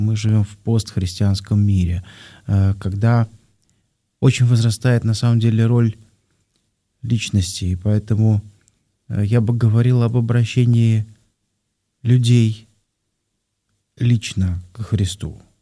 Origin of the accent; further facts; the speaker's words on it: Moscow, Russia; also born or lived in Pskov; Я родился в Пскове, жил всегда в Москве. Угу. Отец из Москвы.